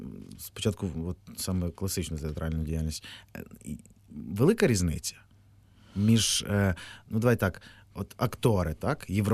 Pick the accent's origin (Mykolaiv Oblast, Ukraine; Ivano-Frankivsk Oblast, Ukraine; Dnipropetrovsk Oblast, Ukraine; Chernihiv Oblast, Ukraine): Ivano-Frankivsk Oblast, Ukraine; Nadvirna; у моєму рідному місті Надвірна, Івано-Франківської області